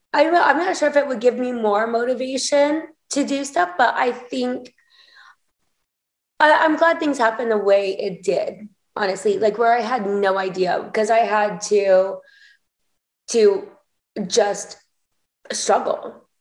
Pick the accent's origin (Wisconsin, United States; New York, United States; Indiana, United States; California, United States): Indiana, United States; I'm glad I'm from Indiana. I think that there's a different moral compass.